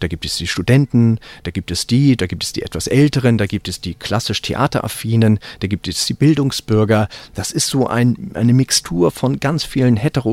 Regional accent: Hamburg, Germany; Ich sagte, ich bin Hamburger

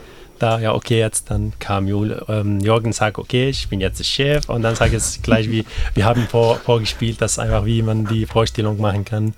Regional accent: Syria; German is a second language; Ja, da gab es bei uns in Syrien, da muss man da 10 Wünsche machen.

